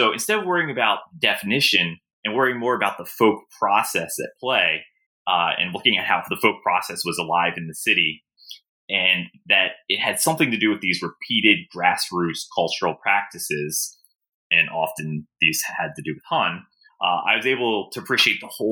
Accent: Baltimore, Maryland, United States; So for example, I'm probably, even though I'm originally from Baltimore, I'm probably not a great example of this accent.

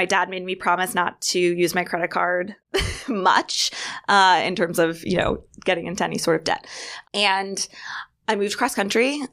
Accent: San Francisco, California, United States; now in New York City, United States; So I am originally from San Francisco.

